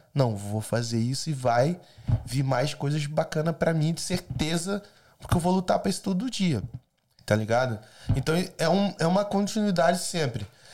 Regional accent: Brazil; eu acho que eu sou brasileiro pra caralho nessa porra, mano.

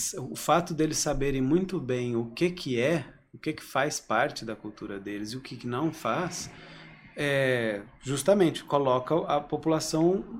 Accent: São Paulo, Brazil; poxa, eu sou paulista, né?

